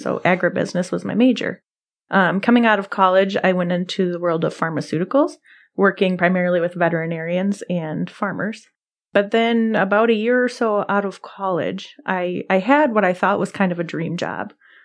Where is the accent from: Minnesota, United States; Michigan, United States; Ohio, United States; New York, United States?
Michigan, United States; Three Oaks; I'm from Three Oaks, Michigan, which is home of Prancer.